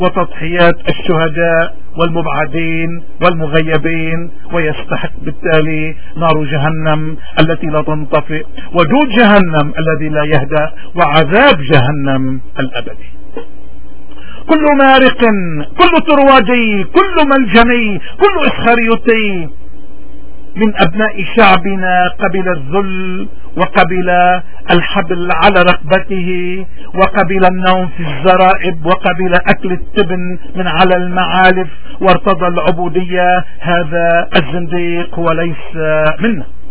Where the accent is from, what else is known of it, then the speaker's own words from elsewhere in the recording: Lebanon; واجبنا المقدس كلبنانيين هو احترام القضية التي من أجلها استشهدوا، وهي قضية لبنان